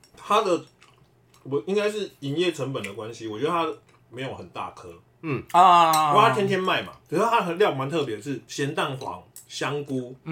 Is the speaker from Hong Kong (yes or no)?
no; Kaohsiung, Taiwan; 好，我是高雄人，所以呢我喜欢吃高雄粽。